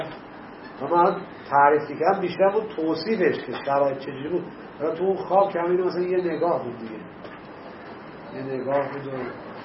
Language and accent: Persian; Iran; ما اومدیم از ایران اومدیم سوریه الان دمشق بعد میخوایم بریم حلب